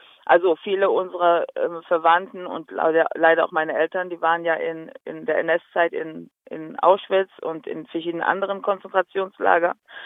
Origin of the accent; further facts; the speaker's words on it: Cologne, North Rhine-Westphalia, Germany; weil ich mich mit Köln sehr verbunden fühle. Ich bin Kölnerin, das sage ich auch immer gerne und ich liebe Köln.